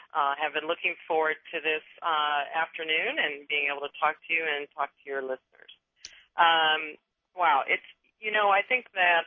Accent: Seattle, Washington, United States; now in San Francisco, United States; the opportunity just came up a couple of years ago for me to be able to move from Seattle, which is my hometown, to San Francisco

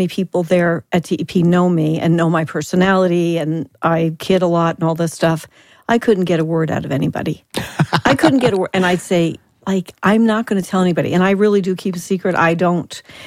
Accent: New Jersey, United States; basically I say, I'm from Jersey, and I say I had to, like, swear to God

